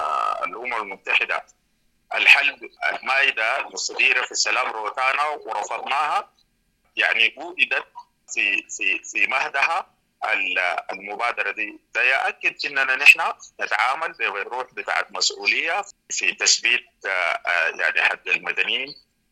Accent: Sudan; نحن سودانيين

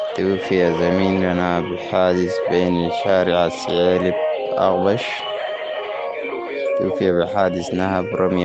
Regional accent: Sudan

